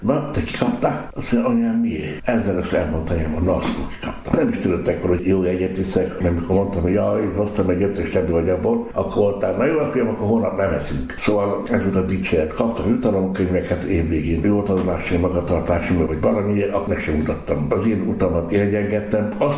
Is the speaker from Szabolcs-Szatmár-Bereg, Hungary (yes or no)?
no; Kecskemét, Bács-Kiskun, Hungary; born there; 1947. május 13. és Kecskeméten születtem. Szegényes roma munkás családban születtem.